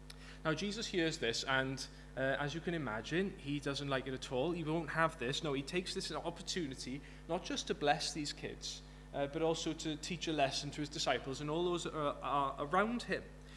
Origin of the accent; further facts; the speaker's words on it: Maesycwmmer, Wales, United Kingdom; now in Cardiff, United Kingdom; What else do you need to know about me? I'm from Maesicumber in the valleys, the Rhymney Valley, but regrettably I have to live and work in Cardiff now.